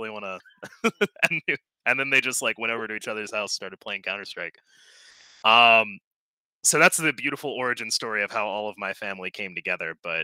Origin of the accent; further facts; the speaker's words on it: Arkansas, United States; Okay, so I grew up in Arkansas, and I learned late in life that cheese dip is an Arkansas thing.